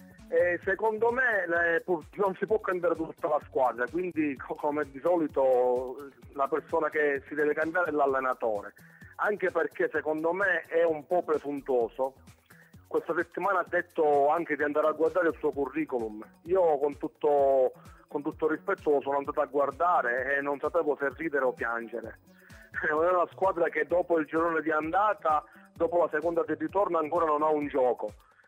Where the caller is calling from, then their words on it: Bagheria, Sicily, Italy; sono da Bagheria.